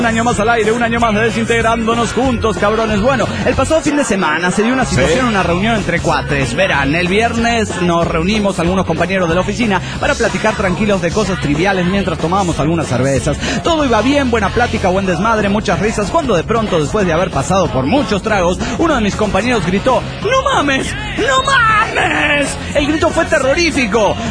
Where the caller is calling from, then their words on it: Guadalajara, Jalisco, Mexico; Hola, soy … de Guadalajara.